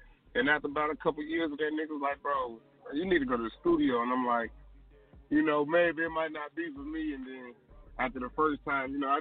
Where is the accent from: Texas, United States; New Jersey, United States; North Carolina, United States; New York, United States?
North Carolina, United States; Charlotte; also born or lived in Danville, United States; Danville, VA. I moved to Charlotte when I was about 9, so you know, I guess I've been here 19 years. So yeah, I'm from Charlotte.